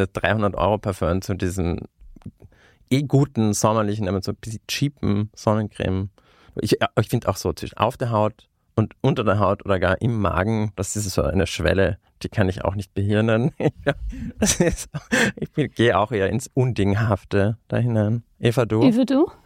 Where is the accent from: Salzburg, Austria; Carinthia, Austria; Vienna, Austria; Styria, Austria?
Carinthia, Austria; weil ich bin ja aus Kärnten und in Kärnten haben wir auf der Kärntner Tracht gibt es ja diese kleinen Blümchen Blärmle, das Muster.